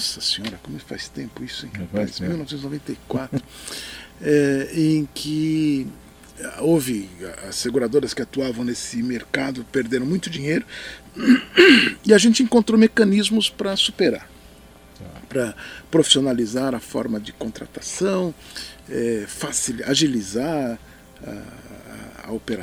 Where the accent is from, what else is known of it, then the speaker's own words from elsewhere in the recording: São Paulo, Brazil; É aqui de São Paulo, né? Dá para saber até pelo meu sotaque